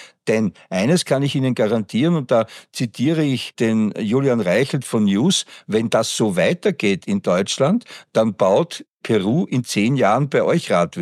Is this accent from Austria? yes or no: yes; Austria; ich als Österreicher bin genauso betroffen.